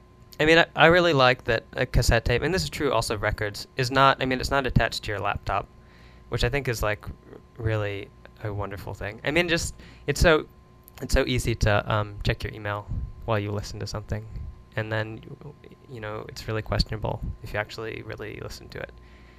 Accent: Portland, United States; But I've been back in Portland for a few years now. I'm from Portland.

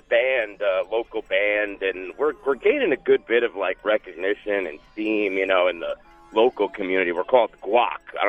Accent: Haledon, New Jersey, United States; Calling from Haledon, New Jersey right now. Born and raised.

